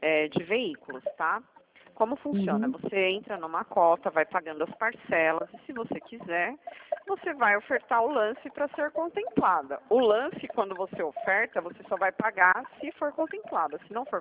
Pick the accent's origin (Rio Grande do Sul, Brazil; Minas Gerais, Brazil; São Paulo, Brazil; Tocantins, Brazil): São Paulo, Brazil; Sorocaba; Sou de Sorocaba.